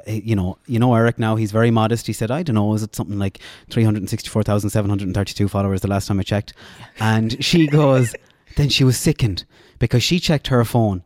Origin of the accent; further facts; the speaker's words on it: Ireland; And I was like, yeah, I'm from Ireland.